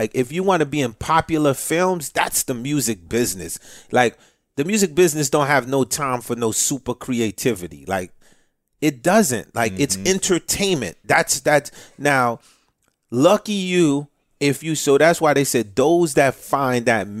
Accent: Haiti; And being I'm from Haiti, you know, Cuba, it's all in my blood.

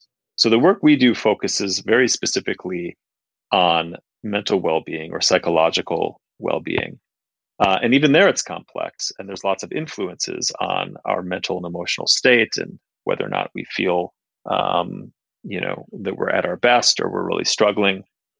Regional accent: Minneapolis, Minnesota, United States; moved away; also born or lived in Nepal; And I came from a background, I grew up in Minneapolis in the Midwest, you know, in the middle class family.

